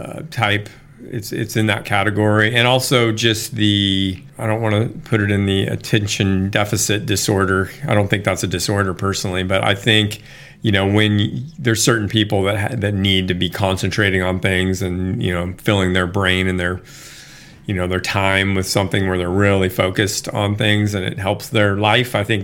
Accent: Anchorage, Alaska, United States; So I was born in Alaska, in Anchorage, Alaska, and raised there, but it was because of the oil industry.

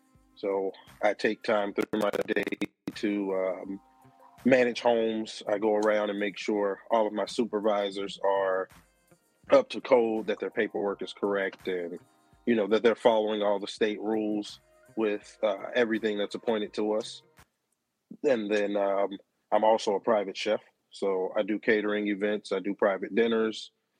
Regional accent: Cincinnati, Ohio, United States; So I am originally from Cincinnati, Ohio.

